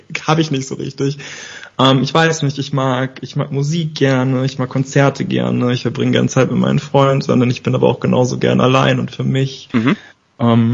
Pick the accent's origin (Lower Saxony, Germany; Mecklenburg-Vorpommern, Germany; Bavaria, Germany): Bavaria, Germany; Karlstein am Main; Ich komme vom Dorf, so aus der Nähe von Aschaffenburg. Mhm. Karlstein ist wahrscheinlich niemandem ein Begriff.